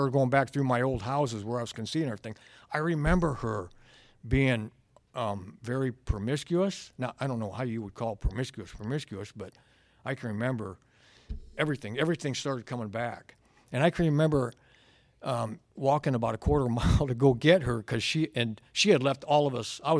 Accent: Omaha, Nebraska, United States; When I got back to came back to the town I was in, I'm from Omaha, Nebraska, and when I came back there, I did not want to come back there.

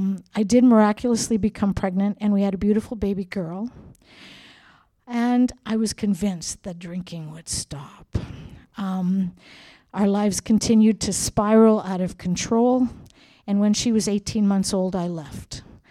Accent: Swift Current, Saskatchewan, Canada; I was raised in Swift Current, Saskatchewan, and I am the eldest of four children and the only girl.

